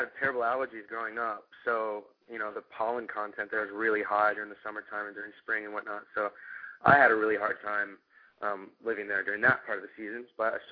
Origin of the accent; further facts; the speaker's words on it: McLean, Virginia, United States; I grew up in McLean, Virginia, and I have some friends back there I'd really like to see.